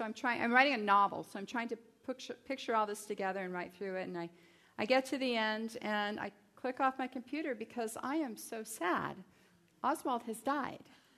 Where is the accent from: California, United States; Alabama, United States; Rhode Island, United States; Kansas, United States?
California, United States; Los Angeles; That I grew up in Los Angeles and have been all over the world.